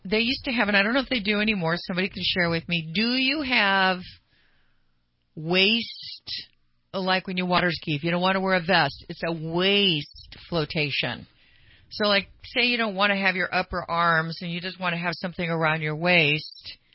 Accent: California, United States; I grew up on the American River. I was not allowed as a child to go into the American River because of the undercurrent.

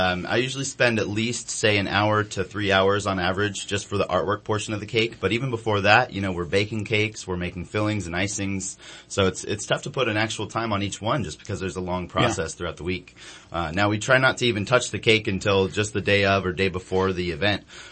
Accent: California, United States; You know, I'm originally from the Bay Area, so always the California local.

